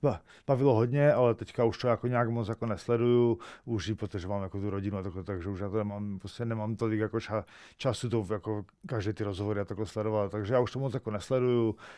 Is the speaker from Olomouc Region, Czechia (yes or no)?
no; Karviná, Moravian-Silesian Region, Czechia; Pocházím z Karviné, takže Karviná je pro mě jako nejvíc a všichni ti lidi mě tam znají, mám tam prostě jako nejvíce kámošů, mám prostě v Karviné.